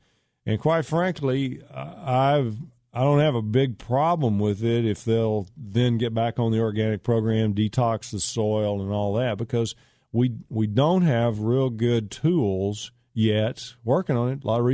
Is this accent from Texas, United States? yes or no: yes; Pittsburg, Texas, United States; It's actually between Mount Pleasant, Dangerfield, and Pittsburgh. Pittsburgh being my hometown where I grew up.